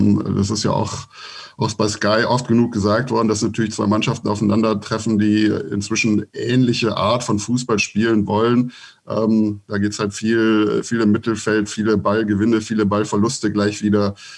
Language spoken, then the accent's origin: German; Mönchengladbach, North Rhine-Westphalia, Germany; born there; Bin aber gebürtiger Gladbacher